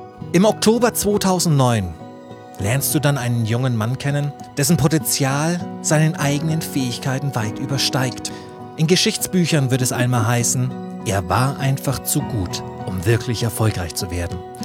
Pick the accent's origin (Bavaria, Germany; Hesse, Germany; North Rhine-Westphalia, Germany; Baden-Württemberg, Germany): Bavaria, Germany; Nuremberg; als Nürnberger habe ich das Recht, so zu spotten.